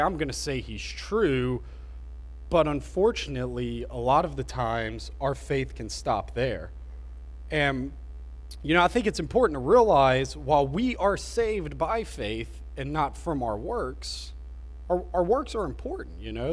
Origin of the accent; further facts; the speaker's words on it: United States; and I think growing up in America, where there aren't hardships